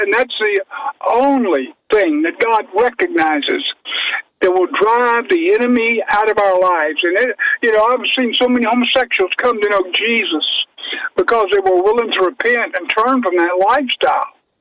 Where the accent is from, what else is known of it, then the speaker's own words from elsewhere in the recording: Big Lake, United States; I come from Big Lake, and I think I graduated number 50 in the class of about 53. I was just a little old pinochle boy from the country